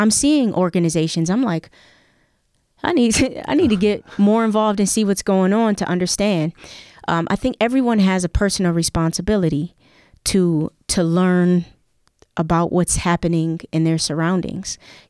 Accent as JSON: {"language": "English", "country": "United States", "said": "And as an American"}